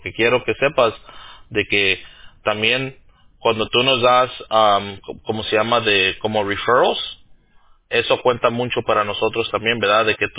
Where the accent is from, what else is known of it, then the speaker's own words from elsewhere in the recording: Los Angeles, California, United States; cuando yo crecí y me crié en Los Ángeles, vivía yo alrededor de mucho salvadoreño.